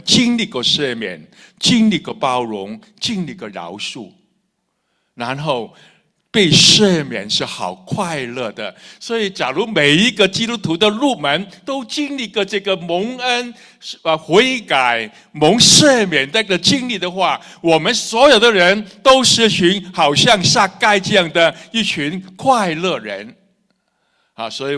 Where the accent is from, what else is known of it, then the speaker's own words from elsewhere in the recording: Hong Kong; born there; 我的教会在这个木屋区木屋区里面的香港战后，我是战后出生的